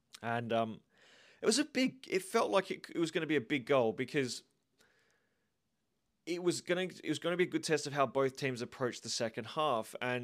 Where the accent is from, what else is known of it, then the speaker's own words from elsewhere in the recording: Australia; See, as an Australian, I'm not built for this weather.